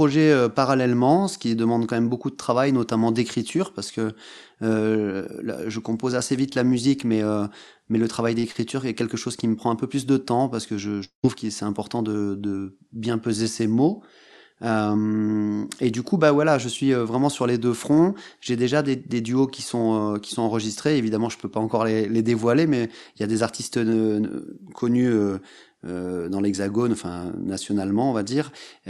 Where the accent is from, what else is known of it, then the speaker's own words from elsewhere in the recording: Bamako, Mali; also born or lived in Senegal / Dakar; now in Guadeloupe; je suis né au Sénégal, j'ai grandi entre Dakar et Bamako au Mali, avant de venir m'installer en Guadeloupe.